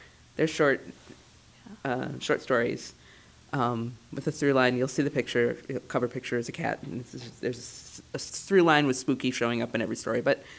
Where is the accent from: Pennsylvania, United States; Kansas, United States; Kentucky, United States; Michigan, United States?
Michigan, United States; Lansing; I was born and raised in Lansing